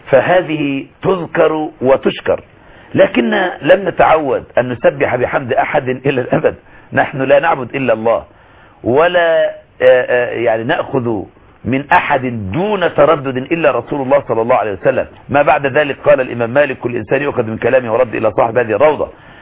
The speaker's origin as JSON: {"language": "Arabic", "country": "Egypt", "said": "كمصري كإنسان يعيش على الأرض"}